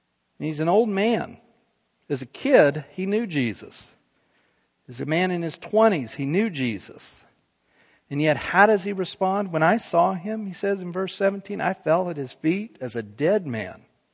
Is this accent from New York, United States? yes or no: no; Utah, United States; You know, when I was a kid growing up in Utah, we'd go up in the mountains